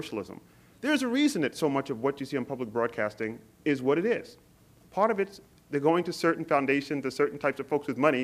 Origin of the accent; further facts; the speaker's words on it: Queens, New York, United States; I've been in the projects in Brooklyn. I grew up in Queens in a low-income, working-class community.